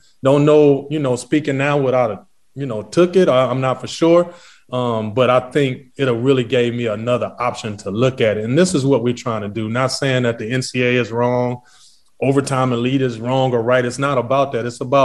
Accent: Los Angeles, California, United States; I was from Crenshaw, from South Central, and I chose Connecticut.

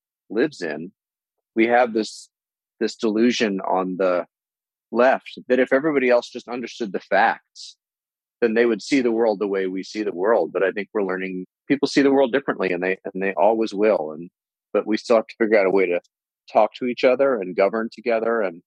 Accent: New York City, New York, United States; There's definitely windows that I have into just a very different world than I grew up in Greenwich Village.

